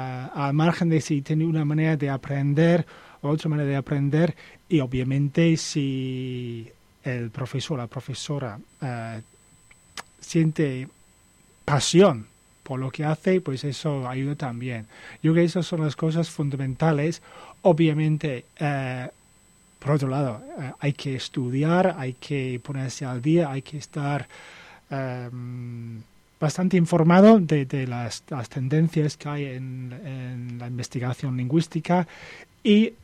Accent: United Kingdom; Spanish is a second language; moved away; soy británico, llevo muchos años aquí, soy muy joven de espíritu, y no tan joven de cuerpo

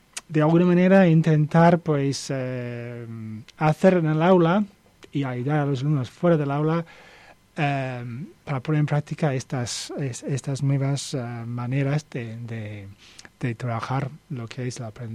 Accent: United Kingdom; Spanish is a second language; moved away; soy británico, llevo muchos años aquí, soy muy joven de espíritu, y no tan joven de cuerpo

